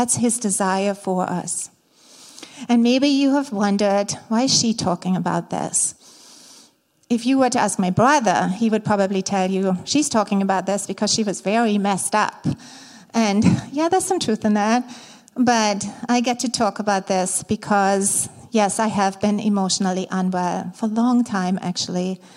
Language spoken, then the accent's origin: English; Baden-Württemberg, Germany; So I grew up in Germany, in the south of Germany.